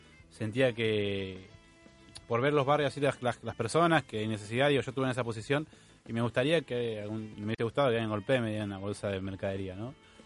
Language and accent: Spanish; Argentina; lo primero que soy argentino, represento a todos los argentinos